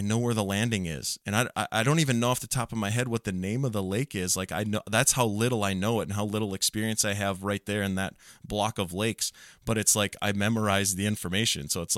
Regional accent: Pelican Rapids, Minnesota, United States; Like going back home where I grew up and around Pelican Rapids and all the lakes in Otter Tail County, where I want to fish new water.

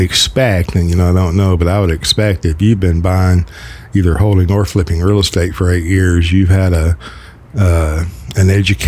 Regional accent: White Settlement, Texas, United States; born there; I was born in White Settlement.

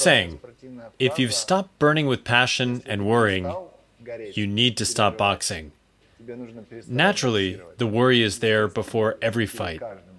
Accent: Vladivostok, Primorsky Krai, Russia; moved away as an adult; now in Japan; I'm from Vladivostok, which is close to Japan. Japanese culture has a strong influence in our city.

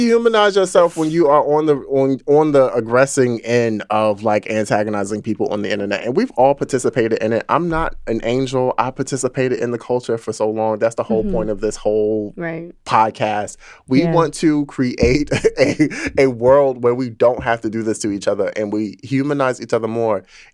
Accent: Baltimore, Maryland, United States; No, I'm from Baltimore. It's over east, down the hill.

